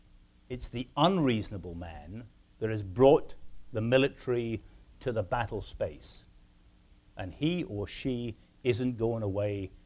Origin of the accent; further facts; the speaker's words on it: United Kingdom; I'm a Brit, the old colonial service or the political officers who would sit there.